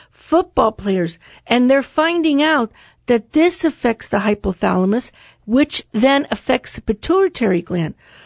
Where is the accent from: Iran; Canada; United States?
United States; Florida; Well, I grew up here in Florida, and I don't remember doing that, but...